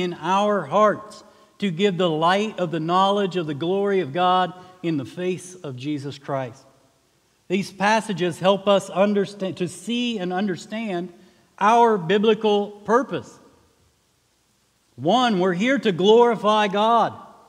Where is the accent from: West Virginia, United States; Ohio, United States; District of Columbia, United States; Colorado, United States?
West Virginia, United States; Well, I moved here from West Virginia, and some of y'all's accent betrays you. But I can tell right away that I'm not from here and you're not from West Virginia.